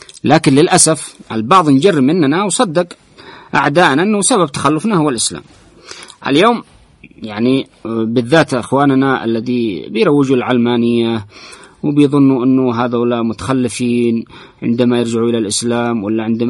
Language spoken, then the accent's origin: Arabic; Yemen; أما نحن شعب يمني